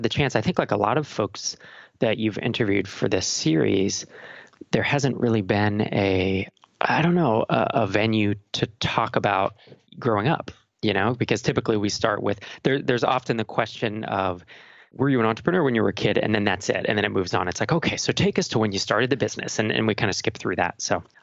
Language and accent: English; California, United States; I was born in Santa Clara, California. I grew up basically in the South Bay and then in the East Bay Area.